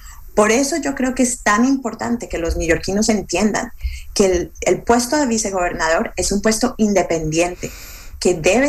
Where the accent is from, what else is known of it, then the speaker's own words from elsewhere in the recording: Colombia; el único deporte que conozco es el fútbol, porque soy de Colombia.